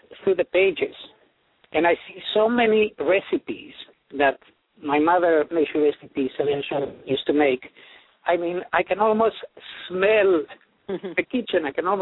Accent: Uruguay; Well, yes, I grew up in Uruguay, of course.

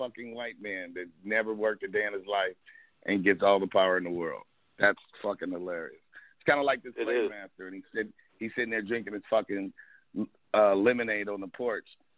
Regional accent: United States; I'm still a capitalist. I'm still an American.

